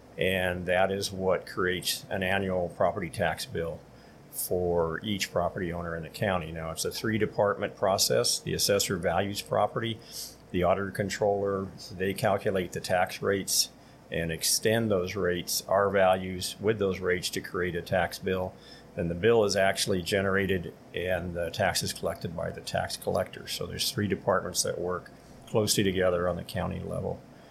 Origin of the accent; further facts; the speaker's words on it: Calexico, California, United States; also born or lived in Brawley; I was born in Brawley, 1955. I grew up on a farm east of Calexico on Jasper Road. I went through local schools, Jasper Elementary School, and then elementary schools, junior high in Calexico, graduated Calexico High School.